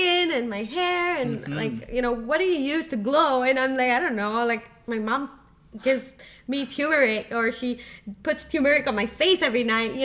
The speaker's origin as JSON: {"language": "English", "country": "Singapore", "said": "I came from Singapore, so the majority of people there were Chinese. Mm-hmm. And they're the majority. They're like 70%. My race is only like 2%."}